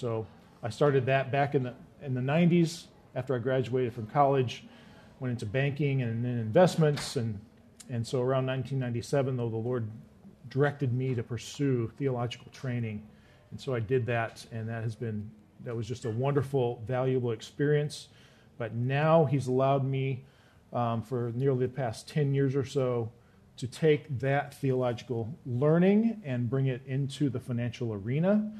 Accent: Midwest, United States; I grew up in the Midwest and came out here to attend seminary in 1998.

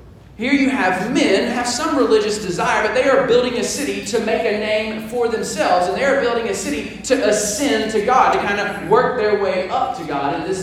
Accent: Versailles, Kentucky, United States; I am proud to say that if you ask me where I am from, I would say Versailles, Kentucky.

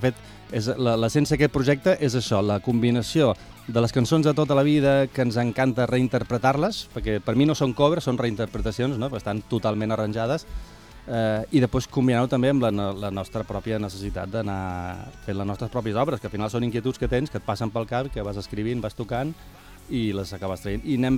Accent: Menorca, Balearic Islands, Spain; also born or lived in Barcelona; jo sóc de Barcelona, vaig néixer a Barcelona, però he viscut a Menorca tota la vida

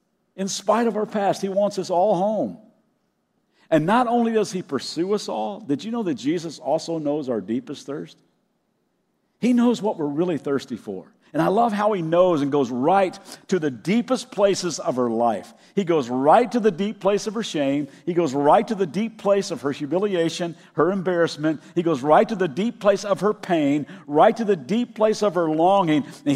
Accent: Kentucky, United States; Like I said, I grew up in Kentucky, and I can remember an old song I learned way back in third grade music class.

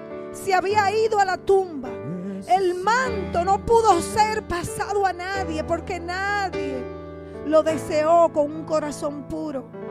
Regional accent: Santo Domingo, Dominican Republic; born there; nací en Santo Domingo, República Dominicana, pequeña, de estatura

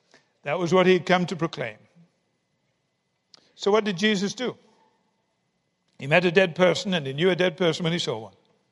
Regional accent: United Kingdom; He was so friendly, so being British and not knowing what to do, I gave him a cup of tea.

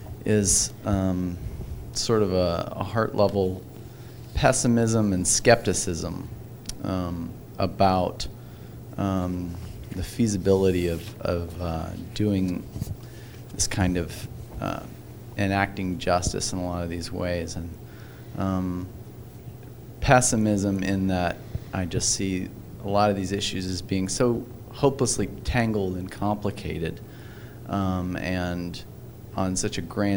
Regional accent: United States; aside from being a lazy American and someone who likes to be comfortable

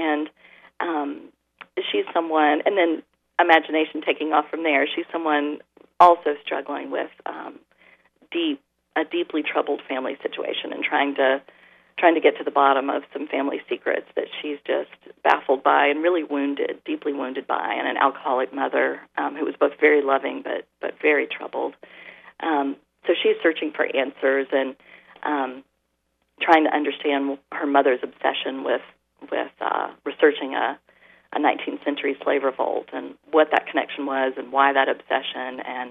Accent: the South, United States; I've been in a strange position to observe some things more keenly because of growing up in the South

